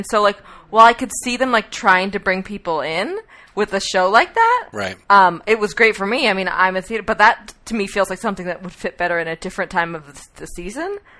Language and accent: English; San Francisco, California, United States; I'm from the Bay Area, San Francisco.